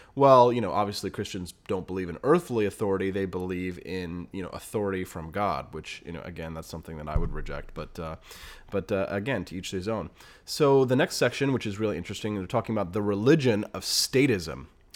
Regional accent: Missouri, United States; in my Baptist church where I grew up in Missouri.

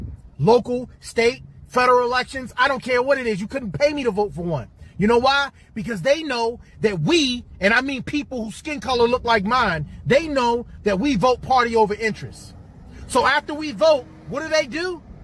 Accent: Baltimore, Maryland, United States; I'm from Baltimore, and I go home at least twice a year to see family.

